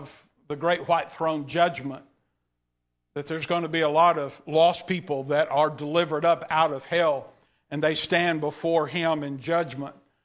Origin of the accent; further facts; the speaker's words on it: Texas, United States; born there; I can't speak well. I was born in East Texas.